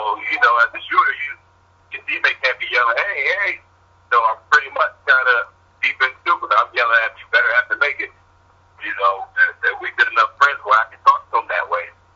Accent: Syracuse, New York, United States; I'm from Syracuse, I got the skinny kid, I got the skinny white kid, too.

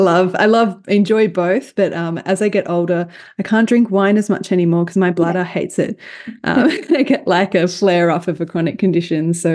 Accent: Dandenong Ranges, Victoria, Australia; I grew up in Dandenong Ranges in Victoria, temperate rainforest.

